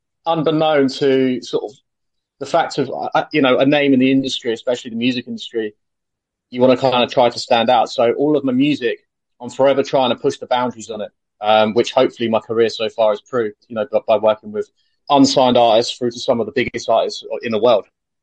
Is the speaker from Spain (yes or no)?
no; South East England, United Kingdom; So I am from Surrey in London, UK.